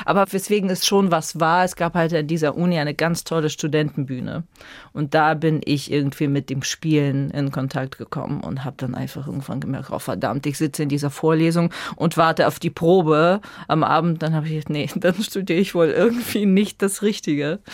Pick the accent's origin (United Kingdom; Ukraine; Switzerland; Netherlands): Ukraine; now in Munich, Germany; ist das die Muttersprache, mit der ich aufgewachsen bin. Meine Eltern sprechen in erster Linie Russisch. Und andererseits ist es auch die Sprache des Landes, das gerade meine Heimat überfällt.